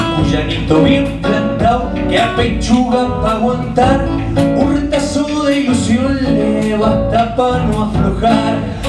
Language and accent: Spanish; Argentina; Y vamos, bueno, nosotros somos argentinos